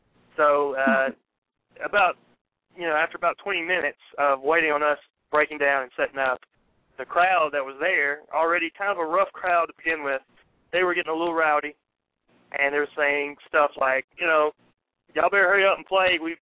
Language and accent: English; Lewisburg, Tennessee, United States; it was in a shack in my hometown of Lewisburg, Tennessee